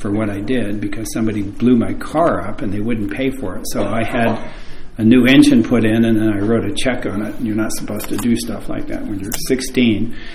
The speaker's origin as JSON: {"language": "English", "country": "Canada", "tie": "born there", "said": "I was born in Canada"}